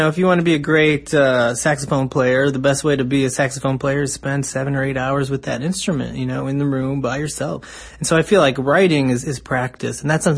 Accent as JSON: {"language": "English", "town": "Chicago", "region": "Illinois", "country": "United States", "tie": "born or raised there", "said": "nobody in my neighborhood, I grew up on the South Side in Chicago, nobody really read books."}